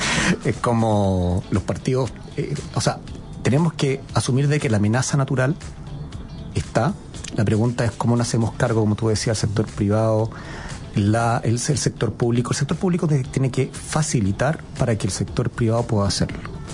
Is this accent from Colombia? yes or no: no; Iquique, Tarapacá, Chile; Adaptación regional de Tarapacá, sí, que soy de Iquique, ya lo incluye.